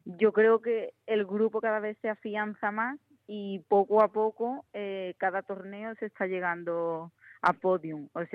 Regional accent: San Fernando, Andalusia, Spain; De Cádiz, de San Fernando.

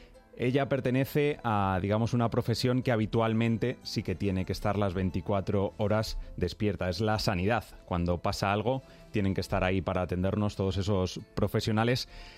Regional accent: Spain

